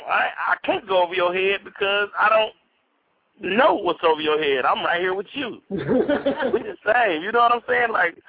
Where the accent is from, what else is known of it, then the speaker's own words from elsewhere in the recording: Detroit, Michigan, United States; now in Nashville, United States; So, I mean, I love Detroit. I'm from Detroit, but shit, I'm in Nashville, baby, paying Nashville taxes, walking on these Nashville streets